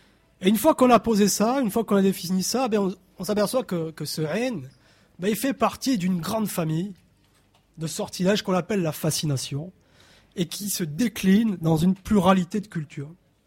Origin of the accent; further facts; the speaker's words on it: Montauban, Occitanie, France; je n'habitais pas, je ne suis pas originaire de ces quartiers, moi je suis de Montauban, 50 km